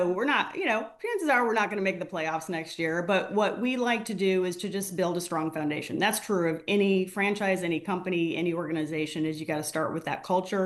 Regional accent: Illinois, United States; I don't have a Columbus connection, but I have deep ties to the Midwest, right? Mm-hmm. I was born and raised in Illinois.

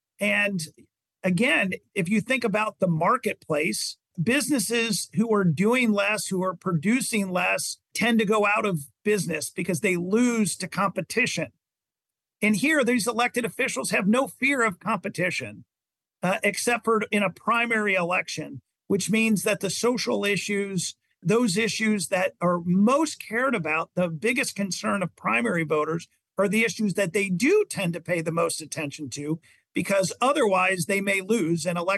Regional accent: Cincinnati, Ohio, United States; I grew up in Cincinnati. I love Ohio. I'm a homer about Ohio.

